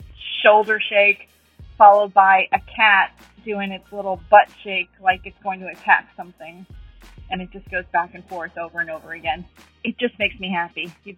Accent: St. Louis, Missouri, United States; I'm from St. Louis, Missouri

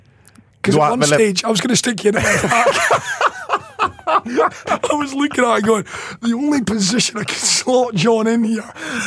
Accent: Scotland, United Kingdom; As a Scotsman

